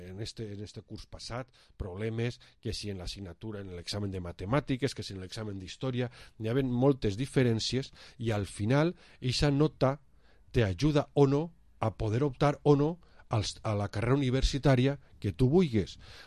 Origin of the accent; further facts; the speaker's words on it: Valencian Community, Spain; first language Valencian; Jo així estic expressant-me en tota tranquil·litat en el meu idioma de casa, que és el valencià.